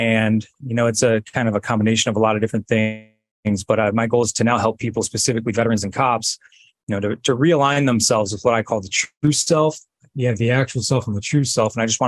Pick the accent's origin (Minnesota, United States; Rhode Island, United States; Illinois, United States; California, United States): Illinois, United States; Chicago; I was raised in Chicago, and I just had some really bad influences at a really early age. Heroin was a huge problem where I grew up